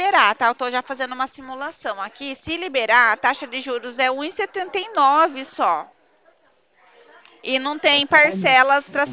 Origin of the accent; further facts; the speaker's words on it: Araras, São Paulo, Brazil; Eu sou aqui de Araras.